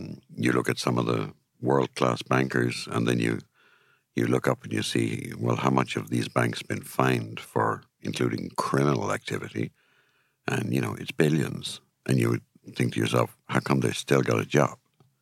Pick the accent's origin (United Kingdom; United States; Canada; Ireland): Ireland; you know, I'm Irish, and you know what paddies are like.